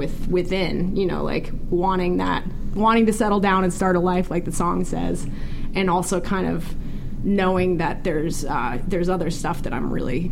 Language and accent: English; Colorado, United States; now in Los Angeles, United States; So, like I said, I'm from Colorado, and I've been, you know, going home probably twice a year since I've moved out to LA just to visit friends.